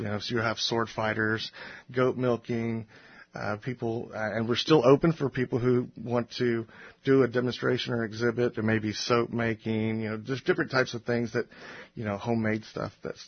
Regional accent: Houston, Texas, United States; It was something that I grew up in Houston. So we had the Houston Livestock Show and Rodeo, and that was a huge part of our culture.

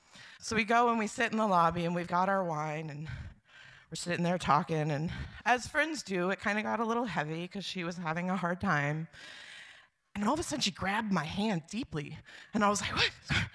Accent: Kodiak, Alaska, United States; I grew up in Kodiak

